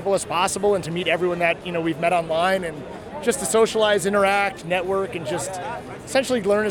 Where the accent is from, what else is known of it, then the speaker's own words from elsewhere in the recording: Byram, New Jersey, United States; I'm from Byram, New Jersey.